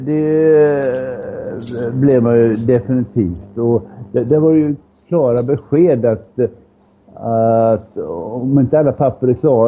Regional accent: Sweden; Och som svensk blir man ju förvånad om.

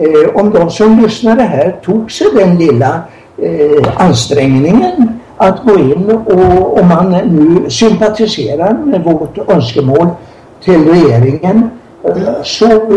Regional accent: Norrland, Sweden; jag är från Norrland och i min hembygd vi hade en stor tomt

